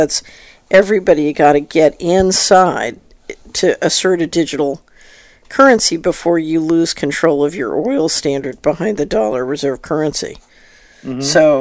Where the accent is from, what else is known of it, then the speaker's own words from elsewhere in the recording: Philadelphia, Pennsylvania, United States; I grew up in Philadelphia